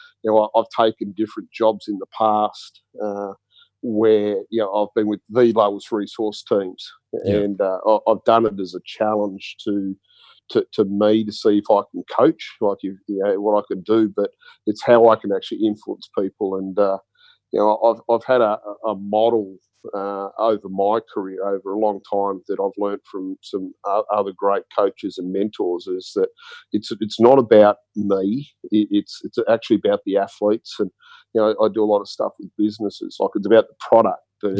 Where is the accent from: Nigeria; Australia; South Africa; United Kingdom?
Australia; Canberra, Australian Capital Territory; So I grew up in Canberra.